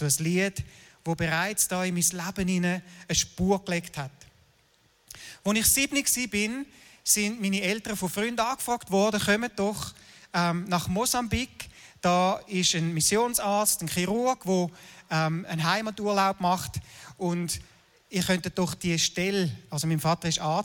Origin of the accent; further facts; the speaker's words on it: Winterthur, Zurich, Switzerland; born there; Am 7. Januar 1964 bin ich geboren in Winterthur.